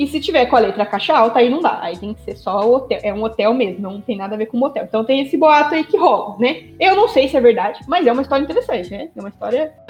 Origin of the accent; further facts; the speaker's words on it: São Paulo, Brazil; E eu sou do interior de São Paulo, né? Então também quando eu cheguei aqui, eu fiquei chocada.